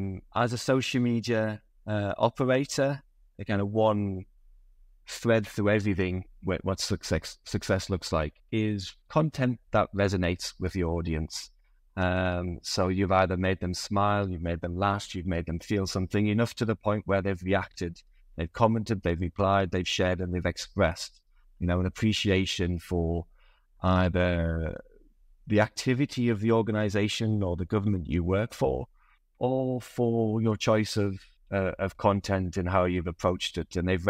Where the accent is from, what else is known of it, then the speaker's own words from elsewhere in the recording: Sunderland, North East England, United Kingdom; So a shout out to my hometown football club, Sunderland AFC, at the same time.